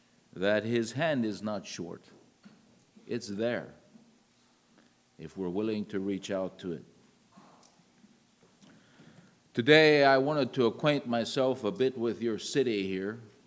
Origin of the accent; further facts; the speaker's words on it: Ohio, United States; I'm not from around here. I'm from Ohio.